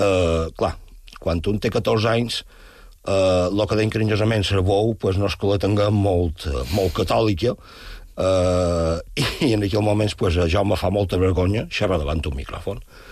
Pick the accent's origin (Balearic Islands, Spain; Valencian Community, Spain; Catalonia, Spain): Balearic Islands, Spain; Palma; born there; jo som nascut a Palma, la meva família és a Palma